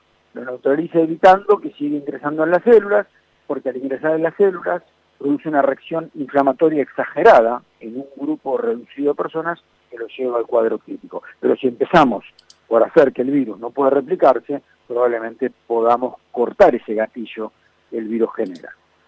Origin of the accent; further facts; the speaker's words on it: Buenos Aires, Argentina; para los que somos porteños nos parecen algo tan raro